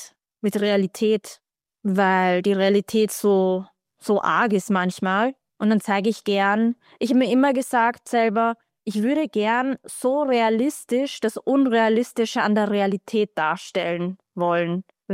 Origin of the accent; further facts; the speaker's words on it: Iraq; weil ich bin aus dem Irak